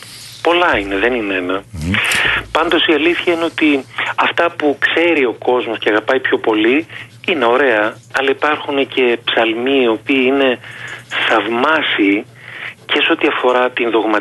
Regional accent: Eastern Macedonia and Thrace, Greece; born there; Εγώ είμαι Μικρασιάτης και Πόντιος από πατέρα και μητέρα και Μακεδόνας, γιατί γεννήθηκα σε ένα χωριό της Δράμας.

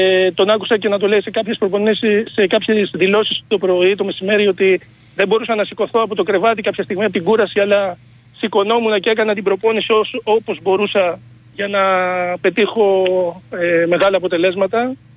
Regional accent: Volos, Thessaly, Greece; Εγώ είμαι Βολιώτης.

